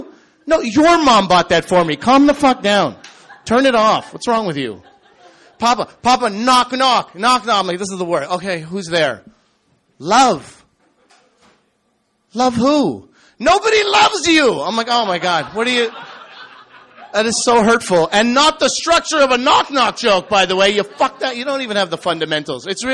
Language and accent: English; New Brunswick, Canada; born there; I was born in New Brunswick.